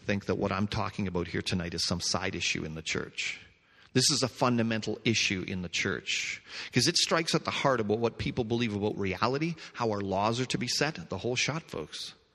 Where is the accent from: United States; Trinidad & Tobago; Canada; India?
Canada; You know, I'm Canadian. He's British.